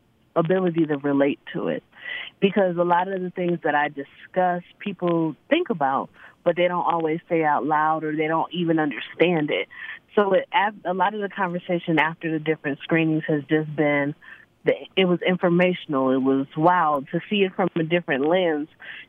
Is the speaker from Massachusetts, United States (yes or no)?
no; Buffalo, New York, United States; now in Las Vegas, United States; I currently live in Las Vegas, but I'm from Buffalo, New York.